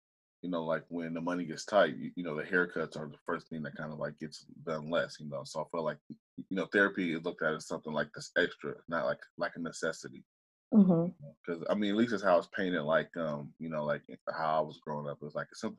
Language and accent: English; Portland, Oregon, United States; because I grew up in Portland, but when I grew up in Portland, it was pre like before, like, you know, we pushed people out